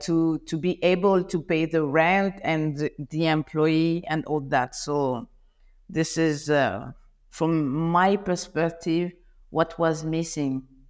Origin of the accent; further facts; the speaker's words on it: Côte d’Ivoire; also born or lived in Paris, France; I was born and raised in Ivory Coast. It's called the country of hospitality.